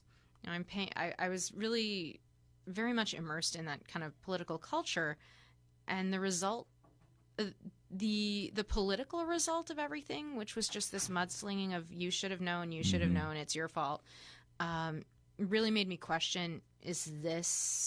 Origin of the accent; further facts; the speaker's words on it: Ottawa, Ontario, Canada; now in United States; I grew up in Ottawa, Canada, mm-hmm. so Eastern Canada